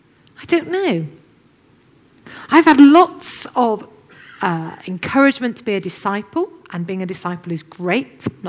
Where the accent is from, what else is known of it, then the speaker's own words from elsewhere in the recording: United Kingdom; because we're British people